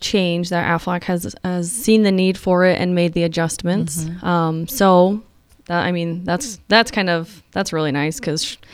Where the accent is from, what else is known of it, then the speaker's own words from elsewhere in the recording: Fremont, California, United States; So born and raised in Fremont. … which is what a lot of people still call me.